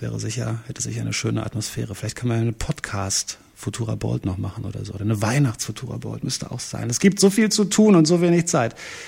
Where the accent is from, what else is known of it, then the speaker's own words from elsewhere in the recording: Berlin, Germany; Und ich bin ja Berliner, da kann man das nicht so ab.